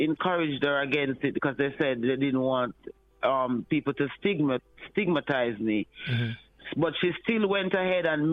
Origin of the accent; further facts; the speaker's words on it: Montego Bay, Saint James, Jamaica; born or raised there; also born or lived in Spanish Town / St. Mary